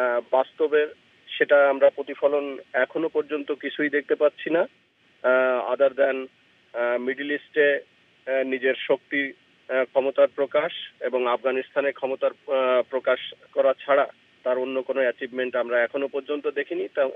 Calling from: Phoenix, Arizona, United States; Bangladeshi American, Arizona, state of অ্যারিজোনার Phoenix থেকে বলছি।

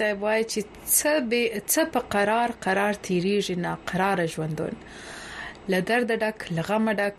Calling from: Washington, District of Columbia, United States; موږ د محل واشنگتن ډي سي کیو

